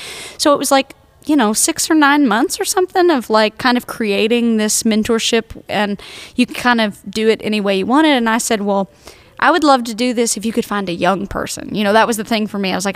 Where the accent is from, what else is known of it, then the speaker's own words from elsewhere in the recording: Tennessee, United States; About 2 hours northeast of Nashville, and the country, just a small little town, less than 1,000 people.